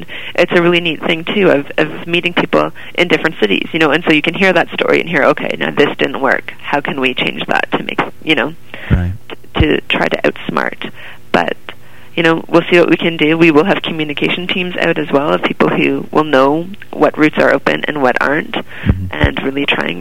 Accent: Kitchener, Ontario, Canada; I grew up in Kitchener area, and recently when I was on the caravan, I went back to Kitchener

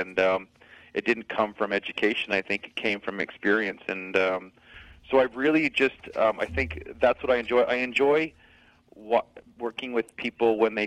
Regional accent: Orillia, Ontario, Canada; I'm originally actually from Toronto, or north of Toronto, a small town called Orillia.

